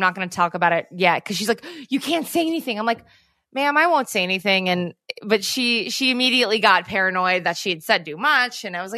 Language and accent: English; California, United States; They called us because we're from California and the numbers, and we don't have it under control.